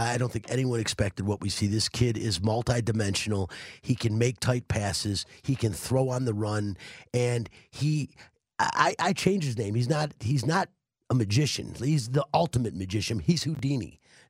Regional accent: Detroit, Michigan, United States; I'm from Detroit, even though I went to State.

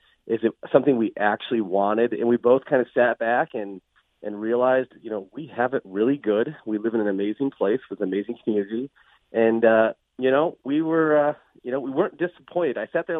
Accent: Kimball Township, Michigan, United States; Yeah, you know, I'm a small-town guy. I grew up in Kimball Township.

